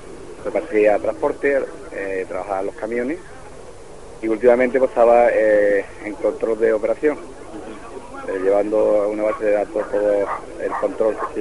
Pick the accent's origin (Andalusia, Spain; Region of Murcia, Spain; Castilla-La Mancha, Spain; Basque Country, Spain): Andalusia, Spain; El Campillo; also born or lived in Moguer; Yo nací en Moguer, he vivido siempre en Campillo y vivo ahora en Minas de Recinto.